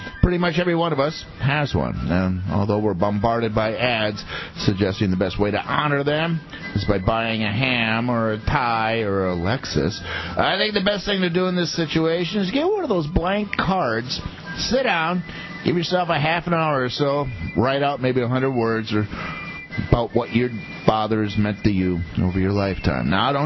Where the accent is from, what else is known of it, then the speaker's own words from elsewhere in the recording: Wisconsin, United States; I'm from Wisconsin.